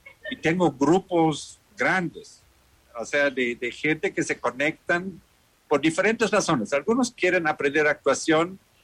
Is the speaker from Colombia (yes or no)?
no; Germany; Spanish is a second language; now in Ecuador; la mirada de un gringo, digamos, soy alemán, pero aquí me dicen gringo, sobre el Ecuador